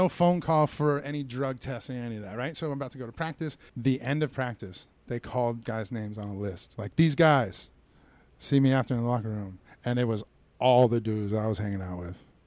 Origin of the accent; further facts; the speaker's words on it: Florida, United States; I'm from South Florida, 18 years old. I went to Philly, right?